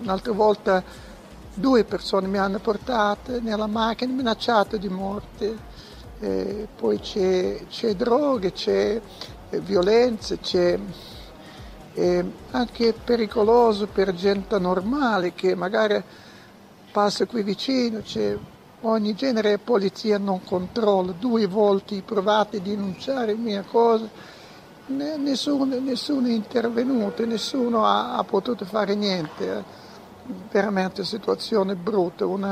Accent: Russia; Italian is a second language; now in Tel Aviv, Israel; sono di Russia e lavoro qui in stazione di Tel Aviv, Takanat Merkazit.

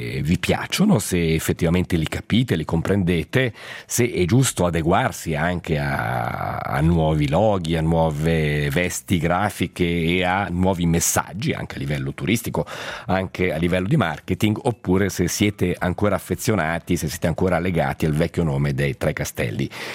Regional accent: Ticino, Switzerland; io sono del Malcantone

